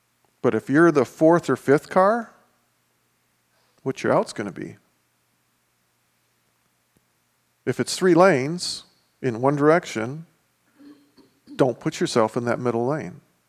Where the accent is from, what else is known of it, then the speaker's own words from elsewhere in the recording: Lansing, Michigan, United States; I grew up in Lansing. There are some pockets that weren't the greatest.